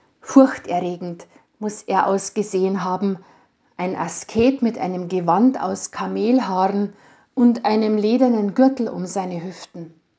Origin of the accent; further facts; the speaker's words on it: Lauterbach, Bavaria, Germany; Durch meine Heimatgemeinde Lauterbach in der Gemeinde Rohrdorf läuft ein kleiner Bach.